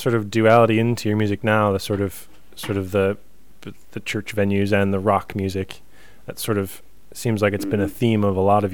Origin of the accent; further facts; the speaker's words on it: United States; even though I'm American, and I probably should.